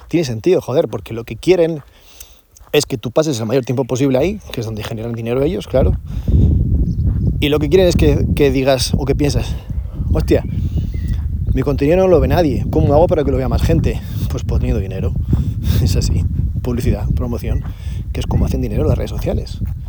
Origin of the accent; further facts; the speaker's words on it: Zamora, Castile and León, Spain; Yo soy de Zamora y había varias en mi barrio, no en mi ciudad.